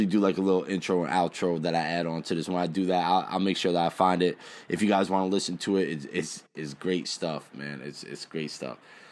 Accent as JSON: {"language": "English", "region": "New Jersey", "country": "United States", "tie": "born or raised there", "said": "And I grew up in North Jersey, so you know I'm part of that NYC thing too."}